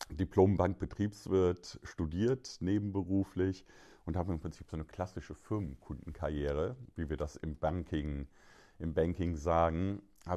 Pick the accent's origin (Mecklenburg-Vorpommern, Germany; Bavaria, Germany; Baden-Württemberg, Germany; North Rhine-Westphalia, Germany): North Rhine-Westphalia, Germany; Düsseldorf; Ich bin Düsseldorfer, bin in Düsseldorf geboren, bin da auch aufgewachsen, bin die ersten 30 Jahre sogar in Düsseldorf gewesen.